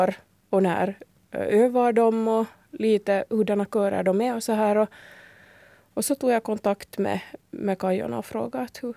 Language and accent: Swedish; Degerby, Uusimaa, Finland; now in Ekenäs, Finland; Och sen där hemma i Degerby sjöng jag i kör också i min barndom.